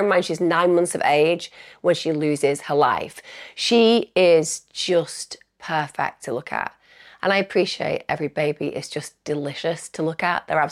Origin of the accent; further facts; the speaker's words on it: Manchester, North West England, United Kingdom; people like me, we just know we're from Manchester because we're a bit more common, shall we say.